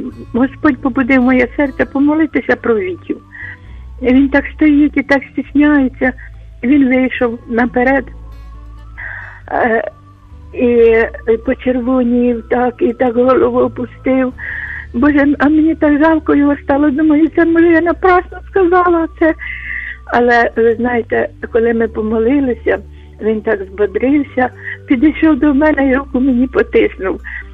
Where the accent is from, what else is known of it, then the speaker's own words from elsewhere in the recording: Kyiv, Ukraine; Я з Києва.